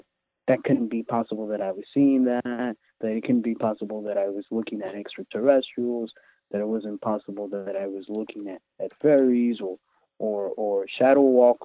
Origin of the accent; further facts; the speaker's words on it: Los Angeles, California, United States; born there; I'm 39 years old. I was born in East LA, born in 1977 in a female body.